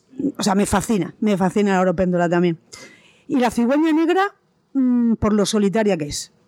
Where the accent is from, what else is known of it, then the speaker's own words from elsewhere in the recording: Extremadura, Spain; es como la imagen que tengo cuando voy a mi pueblo en la vera